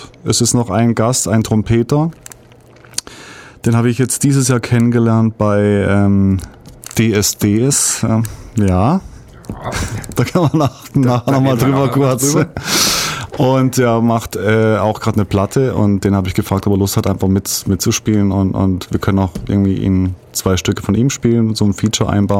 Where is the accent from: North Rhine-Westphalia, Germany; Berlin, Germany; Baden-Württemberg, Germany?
Baden-Württemberg, Germany; now in Ulm, Germany; Ich bin kein Ulmer, ich bin aufgewachsen im Dreiländereck in Basel, auf deutscher Seite. Und wohne aber schon seit 93 in Ulm. Oder 94?